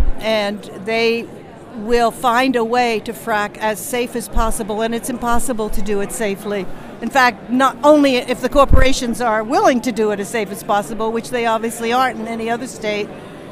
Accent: New York, United States; I'm from Northern Ulster County. And I'm here in Albany

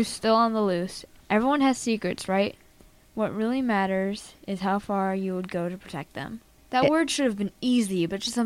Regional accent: Hudson, New York, United States; I'm a student at Hudson High School, and I'm from Hudson.

